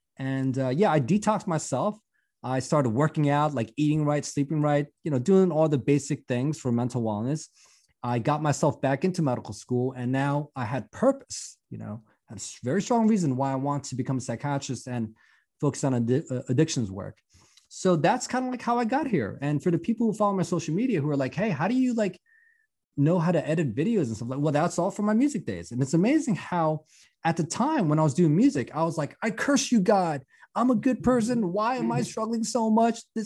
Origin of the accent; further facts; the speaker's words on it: Philadelphia, Pennsylvania, United States; but I grew up really poor in Philadelphia. My parents were dry cleaners